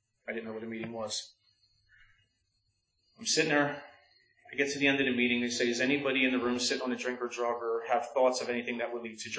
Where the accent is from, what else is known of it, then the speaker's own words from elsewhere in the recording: Philadelphia, Pennsylvania, United States; I'm Irish and Puerto Rican. Irish Catholic on one side, got all my sacraments. Grew up in North Philly, all black family, all black neighbors, my stepmom, my brothers, aunts, uncles, everybody.